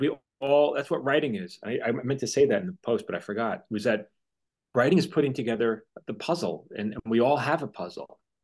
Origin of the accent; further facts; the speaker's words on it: Yonkers, New York, United States; accent: Yonkers; And my accent is Yonkers. And yet, for some reason, as a child, I didn't think because I didn't live in Yonkers, I didn't grow up there, I couldn't have anything to write about